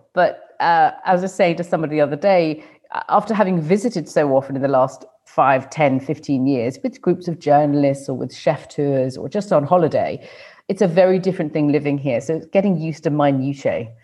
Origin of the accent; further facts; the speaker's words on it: Thailand; also born or lived in United Kingdom / United States; I do live here now. I was born and brought up in Thailand.